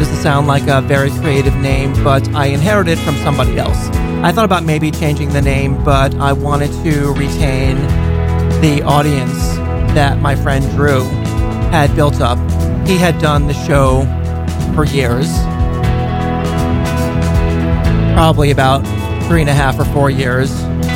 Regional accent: Long Island, New York, United States; now in New York City, United States; So I'm from Long Island originally. And when I first moved to New York City, I didn't know a single person.

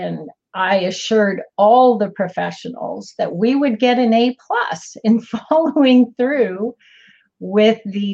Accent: Boston, Massachusetts, United States; Well, I'm from Boston. How convenient is that?

